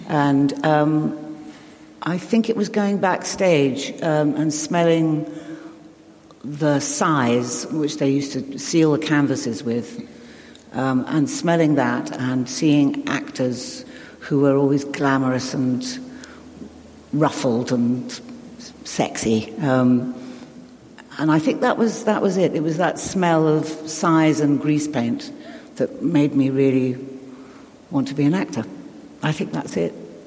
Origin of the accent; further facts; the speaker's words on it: New York, United States; born there; I was born in New York, and we had a nanny called Aggie